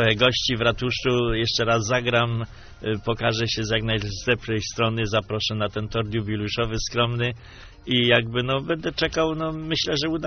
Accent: Leszno, Greater Poland Voivodeship, Poland; Nie omieszkam powiedzieć, że jestem z Leszna

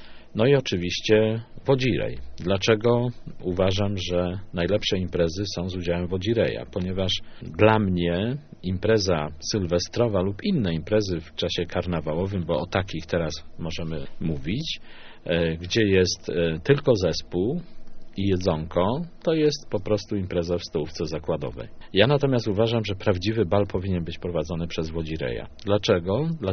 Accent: Leszno, Greater Poland Voivodeship, Poland; born there; Ja się urodziłem w Lesznie na Słowiańskiej 48. … literata.

